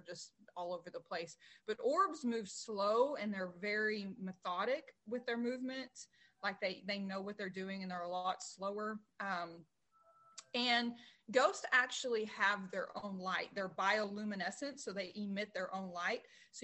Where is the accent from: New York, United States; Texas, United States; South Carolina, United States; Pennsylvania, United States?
Texas, United States; Dallas; now in Fort Smith, United States; I'm in Fort Smith, Arkansas. I'm originally from Dallas, Texas, born and raised in Dallas.